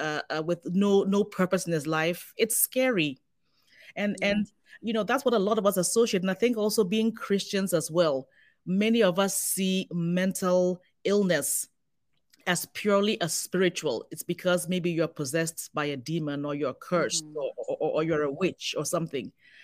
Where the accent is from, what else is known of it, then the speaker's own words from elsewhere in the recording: Ghana; growing up in Ghana